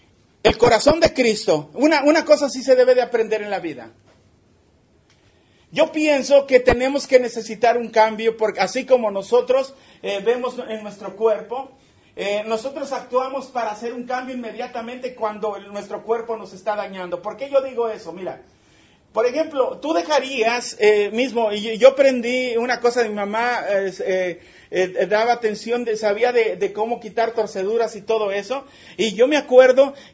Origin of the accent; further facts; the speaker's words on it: Mexico City, Mexico; Yo soy de la Ciudad de México. Pero ahora soy de Cristo.